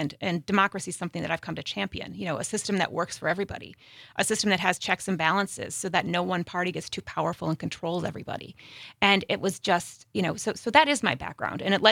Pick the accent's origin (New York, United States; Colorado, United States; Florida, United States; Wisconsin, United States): Wisconsin, United States; Kaukauna; So, I grew up in Kaukauna. So for those who are from Wisconsin, most people know that it's somewhere between Appleton and Green Bay.